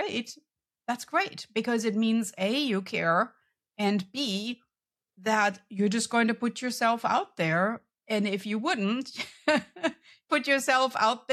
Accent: Germany; English is a second language; moved away; And all this in a foreign language, right? I mean, I came from Germany.

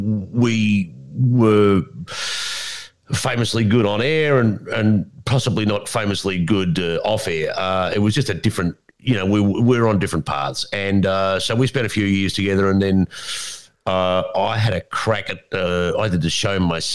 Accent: Melbourne, Victoria, Australia; because I grew up in Melbourne, they grew up in Perth, never the twain shall meet

